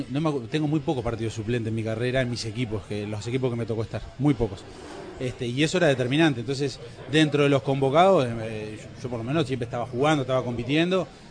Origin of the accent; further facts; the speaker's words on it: Uruguay; Yo creo que somos todos uruguayos que estábamos en Sudáfrica